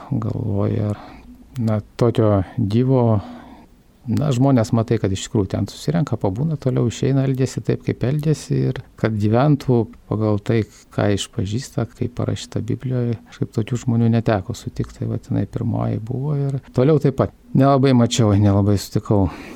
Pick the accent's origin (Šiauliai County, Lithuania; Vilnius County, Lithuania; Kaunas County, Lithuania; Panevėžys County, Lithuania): Kaunas County, Lithuania; Kaunas; man 49 metai, gimiau Kaune ir augo Kaune, netikinčioj šeimoj.